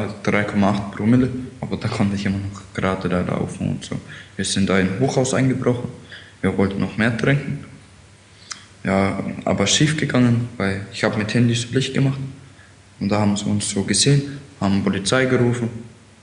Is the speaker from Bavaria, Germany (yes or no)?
yes; Bad Rodach, Bavaria, Germany; Ich bin 17 Jahre, komme aus Bad Rodach